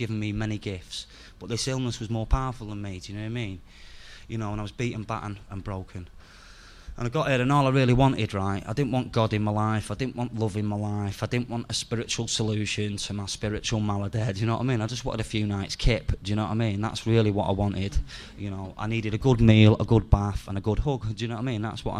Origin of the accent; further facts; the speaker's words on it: Salford, North West England, United Kingdom; where I come from Salford, and Salford's like Bermondsey, yeah? Except it kind of rains more, and we've got a better football team.